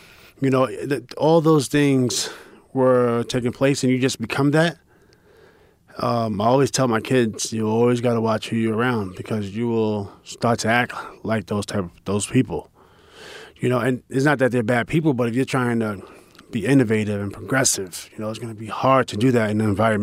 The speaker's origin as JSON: {"language": "English", "town": "New York City", "region": "New York", "country": "United States", "tie": "born or raised there", "said": "Yeah, and I grew up in 1979, and then in the 80s, it was tough"}